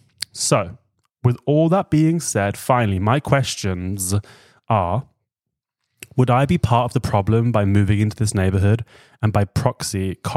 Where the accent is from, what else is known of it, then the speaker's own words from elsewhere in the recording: Philadelphia, Pennsylvania, United States; moved away; I've been living in Europe for almost 3 years. I'm originally from Philly. I guess that's Philadelphia, right?